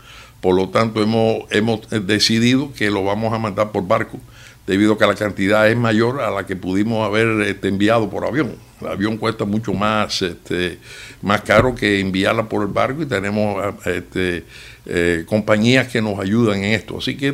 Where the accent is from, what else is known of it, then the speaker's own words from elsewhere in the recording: Cuba; moved away; esta gente nos ayudó a nosotros cuando salimos de Cuba